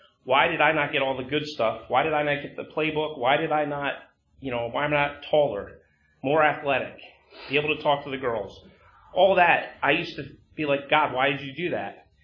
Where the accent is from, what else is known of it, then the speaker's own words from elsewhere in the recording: Edison, New Jersey, United States; I grew up in central New Jersey. I grew up in Edison, New Jersey.